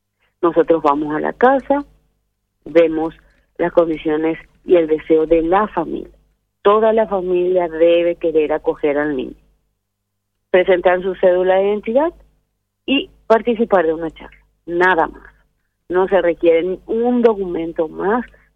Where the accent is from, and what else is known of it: Paraguay